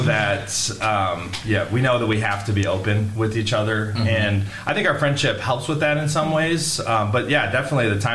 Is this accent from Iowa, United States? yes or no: yes; Iowa, United States; moved away as an adult; now in Grand Rapids, United States; So I'm from Iowa originally, moved to Grand Rapids in 2009, shortly after high school.